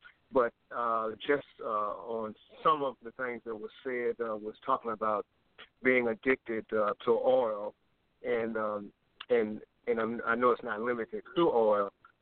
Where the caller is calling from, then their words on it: Richmond, United States; I'm calling from Richmond.